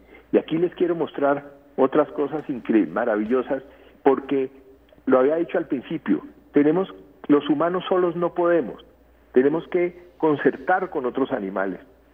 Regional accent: Popayán, Cauca, Colombia; en Popayán, de donde yo soy, decimos muy achantados

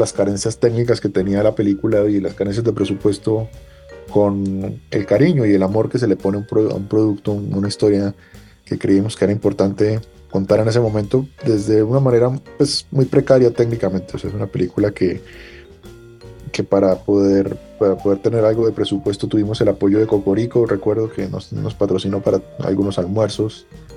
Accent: Colombia; cuando yo estaba creciendo y formándome, pues en Colombia era visto como una utopía

